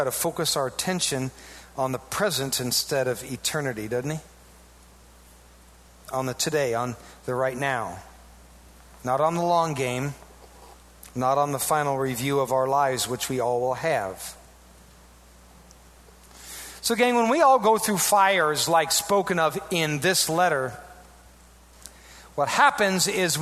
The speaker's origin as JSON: {"language": "English", "region": "Iowa", "country": "United States", "tie": "born or raised there", "said": "Now, mind you, I grew up in Iowa. There wasn't a lot to do."}